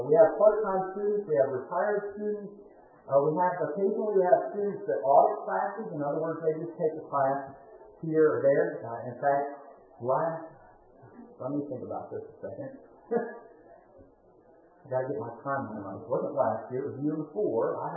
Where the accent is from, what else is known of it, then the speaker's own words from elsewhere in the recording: Lake Milton, Ohio, United States; my hometown, Lake Milton, Ohio.